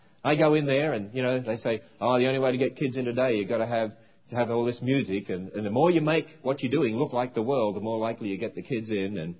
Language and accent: English; Australia; now in United States; Let me just give you a few observations as an Australian coming over to America, and then I'll sort of wind all this up here.